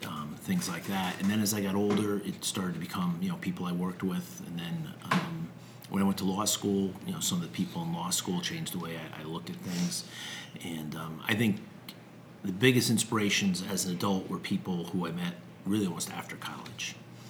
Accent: Hamden, Connecticut, United States; I grew up in Hamden, not too far from here.

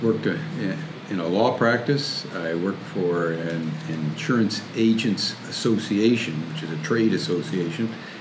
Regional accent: Wallingford, United States; also born or lived in Pennsylvania; I grew up first in Pennsylvania, and then I was 6 or 7, and my family moved to Wallingford. And then I have lived in Wallingford ever since.

